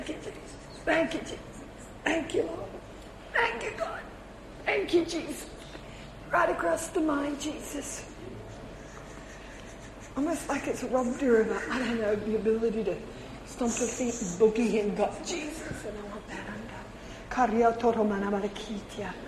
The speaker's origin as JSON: {"language": "English", "country": "Australia", "said": "I'm an Australian, okay?"}